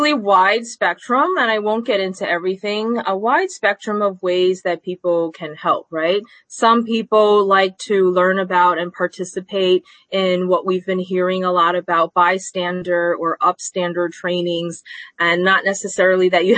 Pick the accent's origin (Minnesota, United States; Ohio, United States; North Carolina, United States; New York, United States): New York, United States; Queens; born there; telling us constantly to go back to wherever we came from, even though I was born right here in Queens.